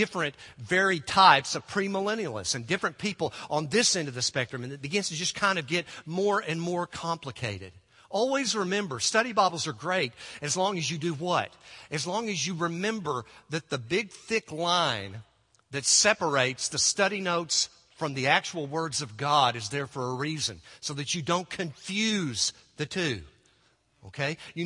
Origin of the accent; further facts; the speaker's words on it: Arkansas, United States; and then he realized we're both from Arkansas. We both love the Arkansas Razorbacks.